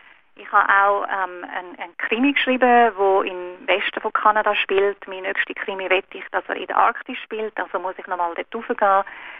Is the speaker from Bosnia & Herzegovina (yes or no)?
no; Switzerland; ich komme aus der Schweiz